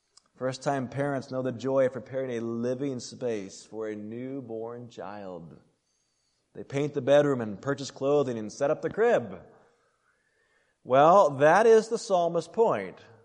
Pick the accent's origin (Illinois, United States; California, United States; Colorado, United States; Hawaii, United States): Colorado, United States; Now, I grew up in Colorado, and I don't mean to offend those of you from the east.